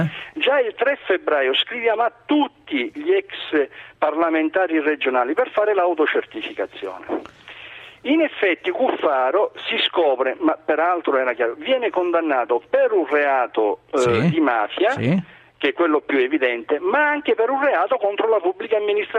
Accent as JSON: {"language": "Italian", "town": "Messina", "region": "Sicily", "country": "Italy", "lives_now": "Palermo, Italy", "said": "io sono di Messina e abito a Palermo"}